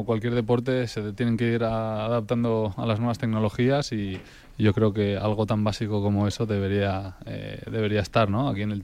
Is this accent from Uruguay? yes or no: no; Spain; como deportista y como tenista español, pues jugar aquí nos hace dar un plus